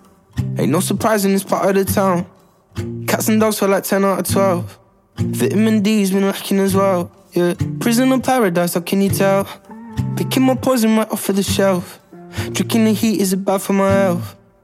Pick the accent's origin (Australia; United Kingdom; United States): United Kingdom; If we're caught up in the storm, we'll be fine, we're British.